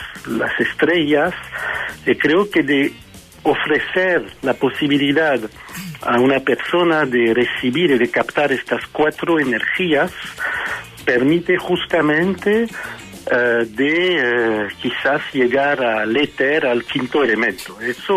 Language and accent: Spanish; France; also born or lived in Tunisia; now in Chile; Nací en Túnez cuando Túnez era francés, una ex colonia francesa, y después me crió sobre todo en Francia, y fui raptado hace 10 años por una chilena y estoy ahora en la región de Coquimbo.